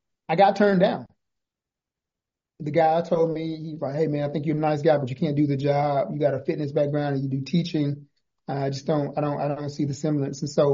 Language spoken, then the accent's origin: English; Mississippi, United States; No, actually, I'm a native Mississippian. I was born in Mississippi, yep.